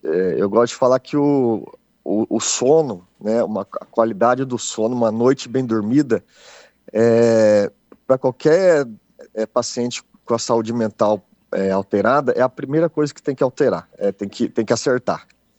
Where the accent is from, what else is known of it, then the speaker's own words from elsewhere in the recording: Marília, São Paulo, Brazil; eu falo daqui de Marília, interior de São Paulo. Sou nascido e criado aqui, né?